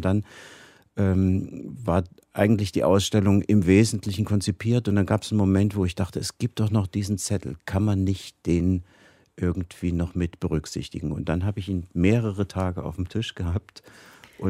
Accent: Leipzig, Saxony, Germany; Wir sind in Leipzig groß geworden

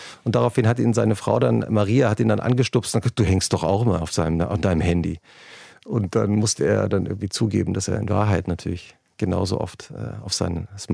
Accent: Turkey; German is a second language; now in Germany; ja, ich bin im Süden der Türkei aufgewachsen. Wir haben Arabisch gesprochen. Ich kam nach Deutschland.

